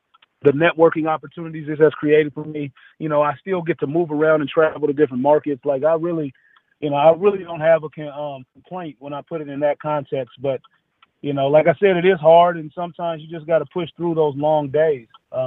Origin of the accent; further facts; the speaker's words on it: Portland, Oregon, United States; now in Kansas, United States; And we're from Portland, and now we're both at Kansas as roommates.